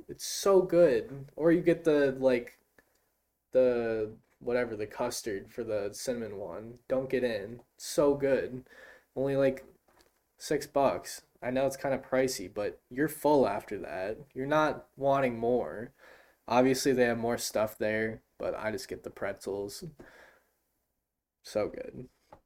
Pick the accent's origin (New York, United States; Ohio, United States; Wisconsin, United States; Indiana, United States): Wisconsin, United States; I'm gonna say this because I think they already know we're from Wisconsin.